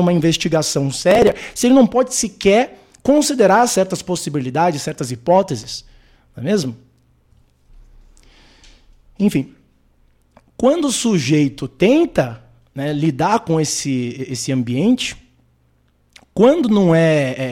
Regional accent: Brazil; born there; eu nasci aqui no Brasil

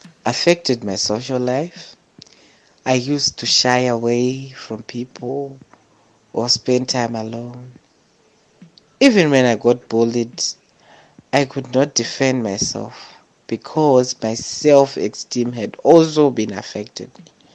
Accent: Chitungwiza, Harare, Zimbabwe; a trans woman born and raised in Chitungwiza. Growing up, my life was superb. I grew up in an environment with girls.

